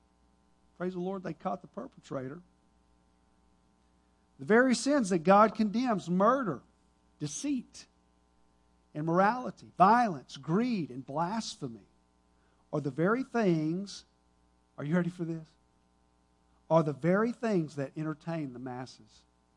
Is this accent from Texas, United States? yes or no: yes; Texas, United States; I'm an American, a Texan, Southeast Texan, living in the Houston area.